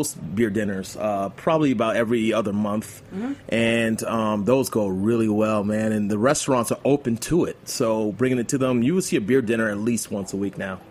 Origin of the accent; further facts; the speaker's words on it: New York, United States; born there; I mean, I was born in New York